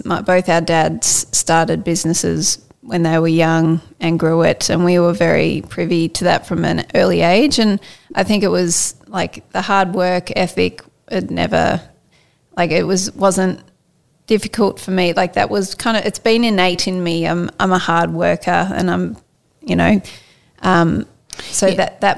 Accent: Melbourne, Victoria, Australia; now in Sydney, Australia; both living in Sydney, and I'm from Melbourne

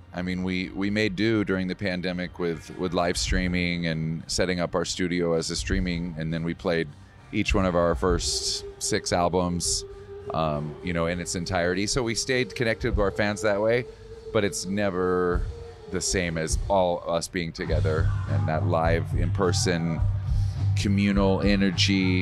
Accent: Wisconsin, United States

